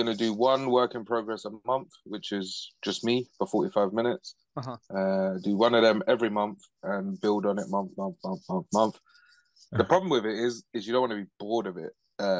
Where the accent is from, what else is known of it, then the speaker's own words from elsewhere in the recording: London, United Kingdom; from London.